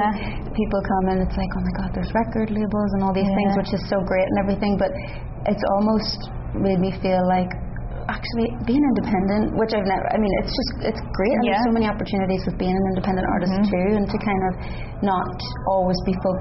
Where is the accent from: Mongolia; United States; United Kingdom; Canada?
United Kingdom; Northern Ireland; I think people can almost tell we're from Fermanagh without even us saying it sometimes